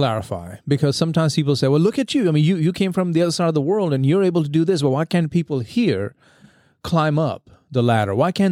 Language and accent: English; India; moved away; Growing up in India, my growing up years in India were wonderful.